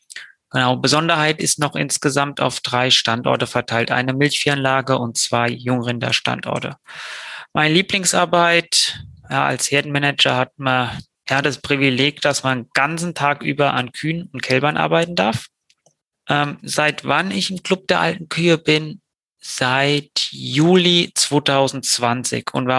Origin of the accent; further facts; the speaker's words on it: Brandenburg, Germany; Ich komme aus dem Westen Brandenburgs